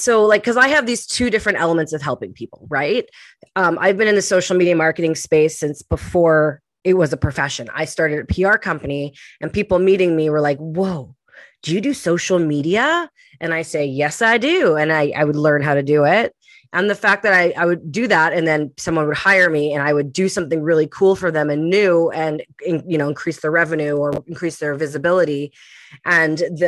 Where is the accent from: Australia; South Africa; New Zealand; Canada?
Canada; Winnipeg, Manitoba; now in Kamloops, Canada; Born and raised in Winnipeg, I am now in Kamloops, British Columbia, just moved from Pemberton, BC.